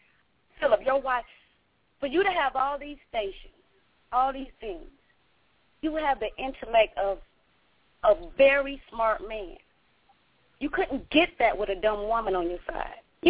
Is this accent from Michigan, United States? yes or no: yes; Detroit, Michigan, United States; now in Atlanta, United States; I'm originally from Detroit, but I live in Atlanta now.